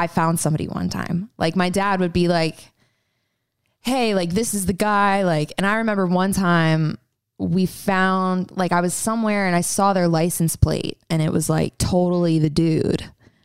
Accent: Virginia, United States; Oh, Virginia.

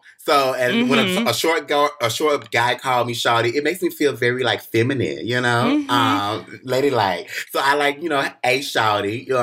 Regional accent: the South, United States; So, you know, I'm from the South. I like fried chicken, macaroni cheese

